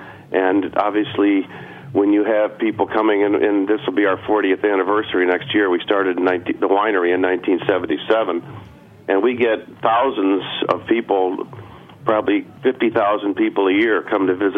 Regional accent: New York, United States; and they'd say, well, where are you from? And we'd say, well, we're from the Finger Lakes.

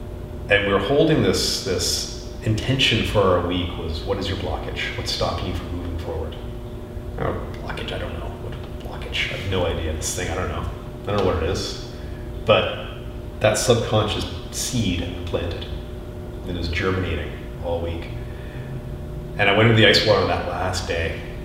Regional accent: England, United Kingdom; I was born in the UK. I was raised as an English kid.

